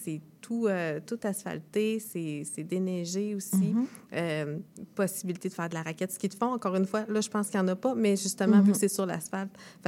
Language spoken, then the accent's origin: French; Quebec, Canada; Je viens de la Beauce, fait que c'est toujours un peu plus frais, là.